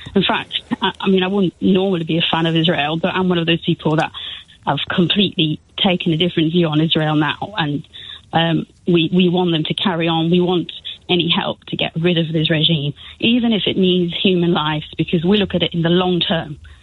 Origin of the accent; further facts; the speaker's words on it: United Kingdom; I'm British Iranian